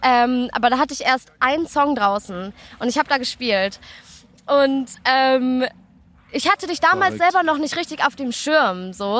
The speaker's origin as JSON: {"language": "German", "town": "Frankfurt", "region": "Hesse", "country": "Germany", "said": "Ja, ich bin aus Frankfurt, nicht aus Berlin."}